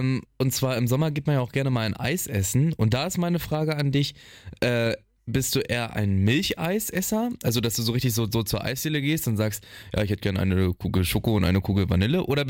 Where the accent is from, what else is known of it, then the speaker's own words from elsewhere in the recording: Hildesheim, Lower Saxony, Germany; also bei uns in Hildesheim, wo ich herkomme, da ist es eigentlich ganz gut kombiniert